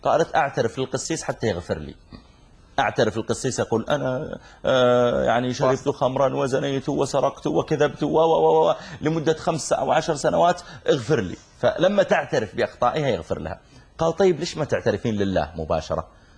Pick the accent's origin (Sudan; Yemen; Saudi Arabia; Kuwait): Saudi Arabia; قلت أنا من from Saudi Arabia.